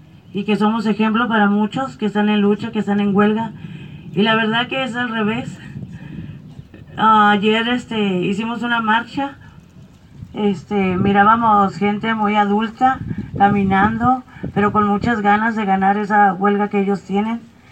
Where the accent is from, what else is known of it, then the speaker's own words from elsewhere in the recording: Matamoros, Tamaulipas, Mexico; Venimos de Matamoros, Tamaulipas.